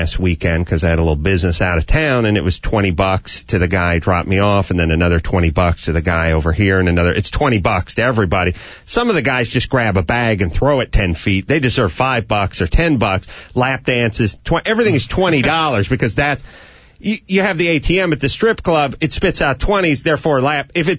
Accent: Los Angeles, California, United States; People from Los Angeles, and I come from Southern California in Los Angeles.

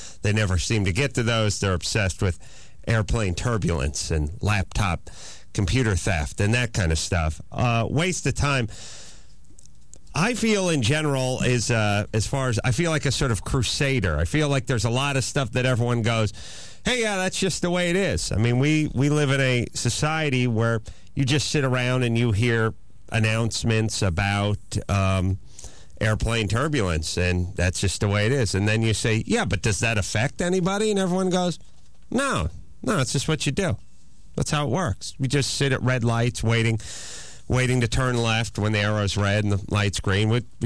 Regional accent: California, United States; You know, California, born and bred in California, 47th on the dumbest states list.

